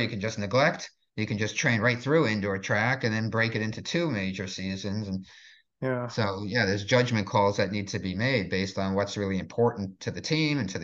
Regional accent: New Jersey, United States; I grew up in New Jersey, and the whole East Coast, they have three seasons.

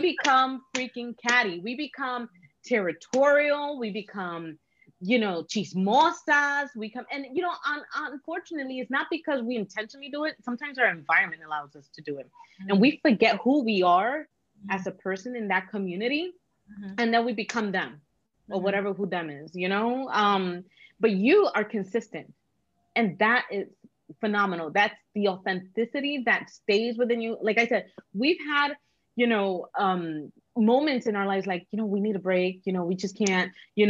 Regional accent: New York, United States; We're from New York. We have bodegas.

